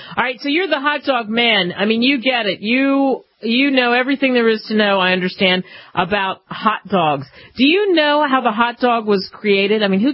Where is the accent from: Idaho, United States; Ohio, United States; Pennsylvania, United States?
Pennsylvania, United States; Philadelphia; I'm from Philadelphia, so I've been up there